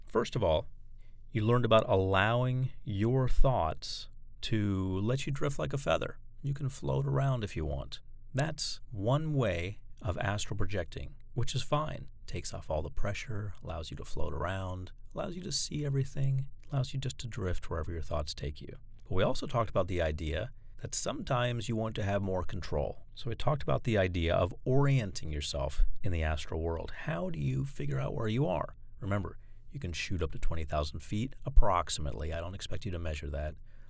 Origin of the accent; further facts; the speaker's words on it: Florida, United States; It reminded me of when I was a child growing up in Florida and my parents took me to Disney World